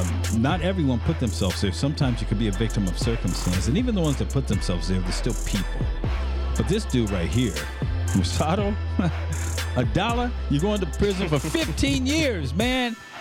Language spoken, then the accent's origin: English; San Diego, California, United States; now in Las Vegas, United States; Look, I'm from San Diego and LA's big brother, so we got made fun of a lot. So now I'm in Vegas.